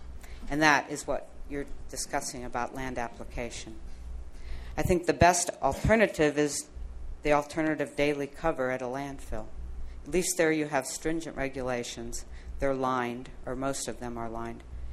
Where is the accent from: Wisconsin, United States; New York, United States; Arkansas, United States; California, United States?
California, United States; San Diego; I just came back from San Diego, my hometown, and was amazed how little coastal access is left in that area.